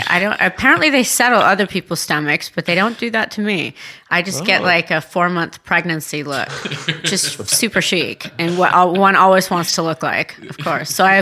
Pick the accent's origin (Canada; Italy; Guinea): Italy; Tuscany; English is a second language; moved away as an adult; now in United States; I grew up in Tuscany. And that food kind of spoiled me and then I got sent to America in the late 80s